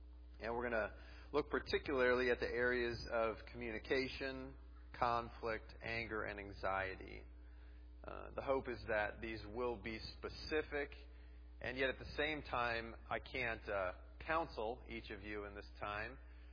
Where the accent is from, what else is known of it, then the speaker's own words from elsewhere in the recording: Minnesota, United States; also born or lived in Tennessee / Wisconsin; I'm from Minnesota, born and raised here. I lived for a little while in Tennessee